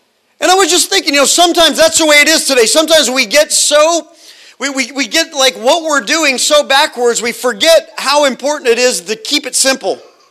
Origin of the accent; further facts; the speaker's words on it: United States; now in Australia; We're here in Australia. I'm from America.